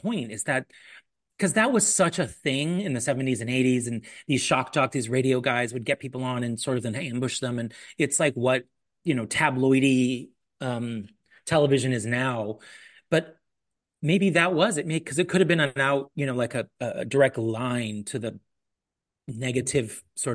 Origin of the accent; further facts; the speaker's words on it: California, United States; I grew up in Southern California.